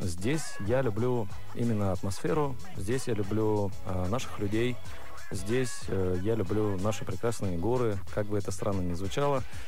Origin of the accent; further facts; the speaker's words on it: Bishkek, Kyrgyzstan; я люблю Кыргызстан, люблю Бишкек. Это мой родной город. И, ну, как бы, где бы я ни был, в душе все равно маленький Бишкек есть.